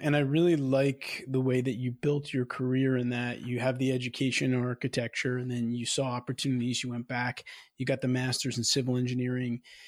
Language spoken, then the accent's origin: English; New York, United States; I mean, I'm from New York, grew up in New York, and I've been to Alaska